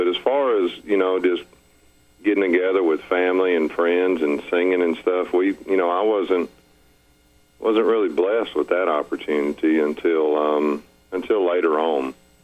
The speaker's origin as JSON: {"language": "English", "town": "West Monroe", "region": "Louisiana", "country": "United States", "tie": "born or raised there", "also_born_or_lived": "Greenville, South Carolina", "said": "Well, I was born in West Monroe, Louisiana. I lived there for a very short while. And then we moved to Greenville, South Carolina, where we lived there for about 8 years or something like that, 7 years. And then we moved back to West Monroe, Louisiana"}